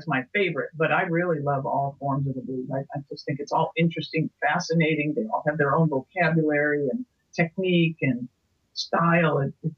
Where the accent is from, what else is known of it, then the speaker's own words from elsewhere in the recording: Illinois, United States; Even though I grew up in Illinois, I didn't know about the Chicago blues scene because I was in little dinky rural kind of Illinois.